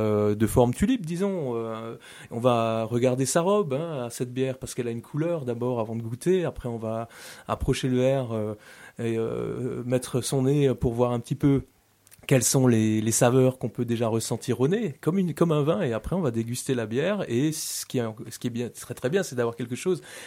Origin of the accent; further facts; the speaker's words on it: Steinbrunn-le-Haut, Grand Est, France; Moi, je suis originaire du Tsungo. J'ai grandi à Steinbrunn-le-Haut et je me suis installé il y a 10 ans à Kösslack.